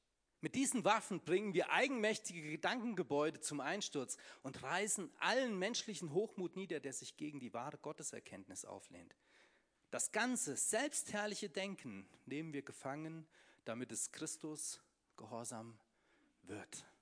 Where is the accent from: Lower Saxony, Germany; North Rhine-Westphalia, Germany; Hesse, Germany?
Hesse, Germany; ich bin aus dem Vogelsberg. Ich komme aus einem kleinen Dorf mit 800 Einwohnern.